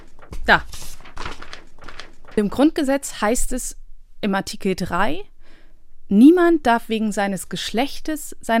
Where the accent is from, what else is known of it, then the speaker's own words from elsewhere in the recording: Bosnia & Herzegovina; Also ich bin aus Bosnien